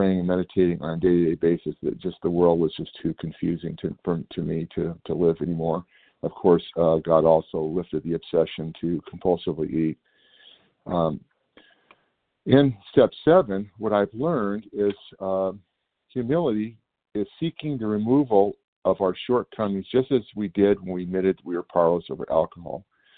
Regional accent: California, United States; I'm from California.

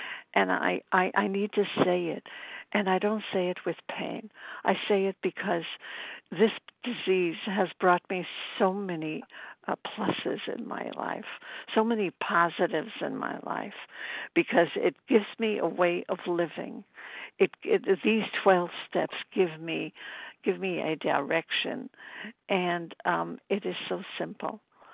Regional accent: Brooklyn, New York, United States; I'm from Brooklyn, New York.

